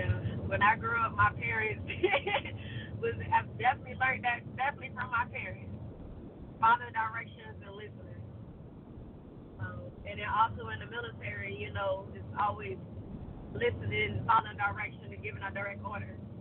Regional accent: Georgia, United States; I'm from Georgia. I'm from the South.

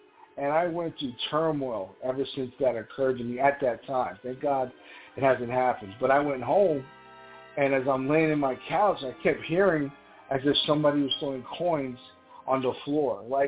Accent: New York, United States; I'm from New York. I don't play with bears.

